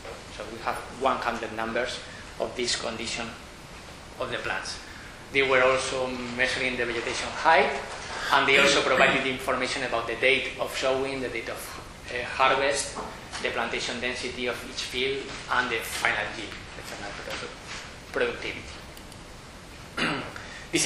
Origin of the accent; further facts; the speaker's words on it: Spain; And you know, I'm from Spain